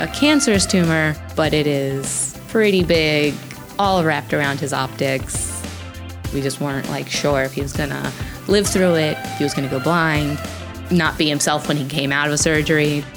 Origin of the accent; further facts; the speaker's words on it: Baltimore, Maryland, United States; I am from Baltimore.